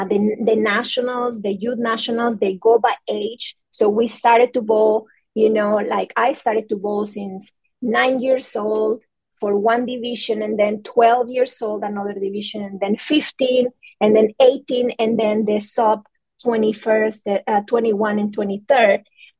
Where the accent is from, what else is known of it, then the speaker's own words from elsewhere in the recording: Monterrey, Nuevo León, Mexico; I'm Mexican. I am from Monterrey, Mexico. That's a city in the north of Mexico.